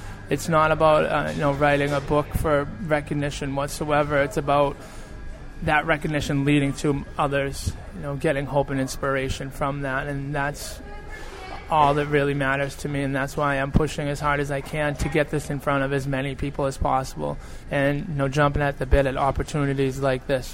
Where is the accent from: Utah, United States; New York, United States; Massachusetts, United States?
Massachusetts, United States; Beverly; Yes, North Shore, great, absolutely. Help my, you know, people in my hometown, Beverly, absolutely.